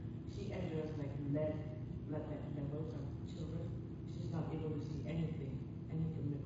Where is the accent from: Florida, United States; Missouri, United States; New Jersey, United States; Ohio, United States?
Ohio, United States; And I'm from Ohio.